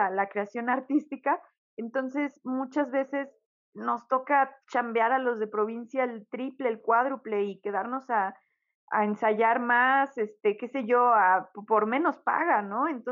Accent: Mexico; nosotros mismos como mexicanos, luego menospreciamos a los otros mexicanos solo por ser de provincia

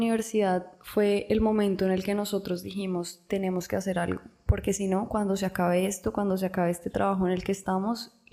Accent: Bogotá, Colombia; Como saben … Nosotros somos los dos colombianos de Bogotá.

